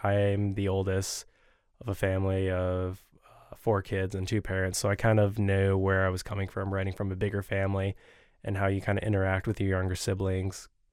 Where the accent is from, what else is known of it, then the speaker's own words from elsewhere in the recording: Lansing, Michigan, United States; I wanted to use Lansing. It's my hometown.